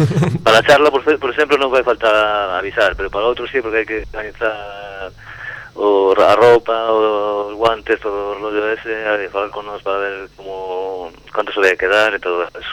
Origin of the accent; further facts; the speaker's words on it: A Coruña, Galicia, Spain; Son de Coruña, nací en Coruña.